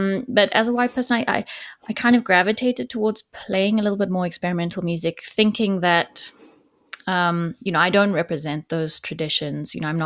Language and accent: English; Johannesburg, Gauteng, South Africa; also born or lived in Eswatini; So yeah, I'm South African. I grew up partially in Johannesburg, the main city in, well, one of the main cities in South Africa, and then partially in Eswatini, which is a very small kingdom that is between South Africa and Mozambique.